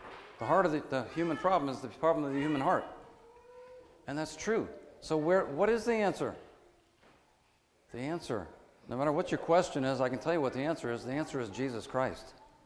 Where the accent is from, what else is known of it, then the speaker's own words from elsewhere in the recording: New York, United States; I grew up in New York State, a very rural type area, not much different from around here. A small town.